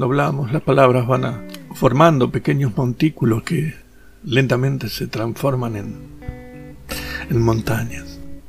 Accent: Argentina; A mí, que nací y me crié en Argentina, me da pereza buscar palabras en el diccionario.

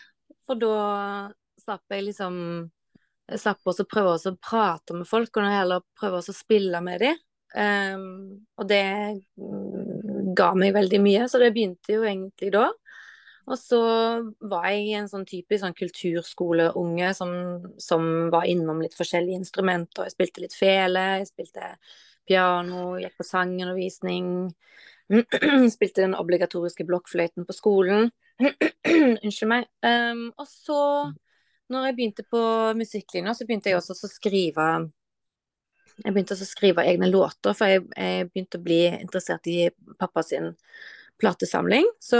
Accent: Haugesund, Rogaland, Norway; now in Nesodden, Norway; Jeg kommer fra Haugesund. Jeg bor på Nesodden.

